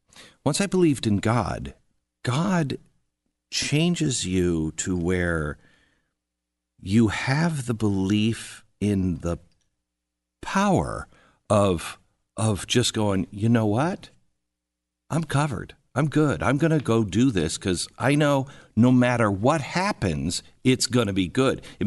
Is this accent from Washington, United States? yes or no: yes; Seattle, Washington, United States; moved away as an adult; I moved to the other side of the country. I grew up in Seattle, and I moved to Washington, D.C.